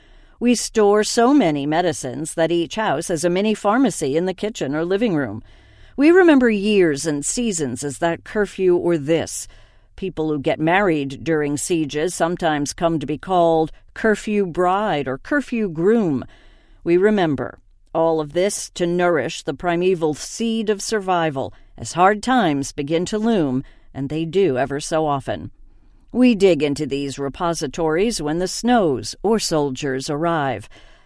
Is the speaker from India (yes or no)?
yes; Jammu and Kashmir, India; The soul-crushing 70-day-long curfew that I experienced growing up in Kashmir never really leaves you.